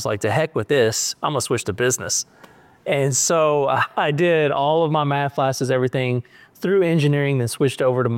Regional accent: Hideaway, Texas, United States; But yeah, grew up out of Hideaway, went to school, graduated from Lindale

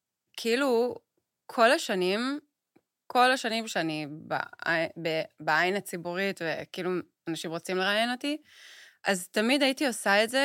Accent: United States; now in Israel; יש לי גם וגם, אני אמריקאית. אנשים לא יודעים את זה, אמא שלי אמריקאית.

